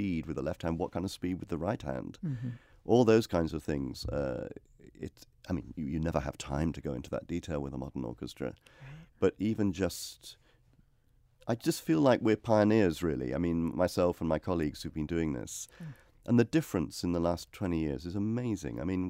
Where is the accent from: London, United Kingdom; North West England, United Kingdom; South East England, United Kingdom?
North West England, United Kingdom; Liverpool; Well, I grew up in Liverpool, so it's hard not to be.